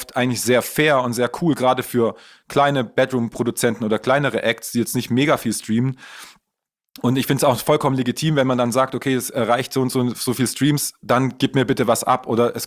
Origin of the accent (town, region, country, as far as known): Baden-Württemberg, Germany; born or raised there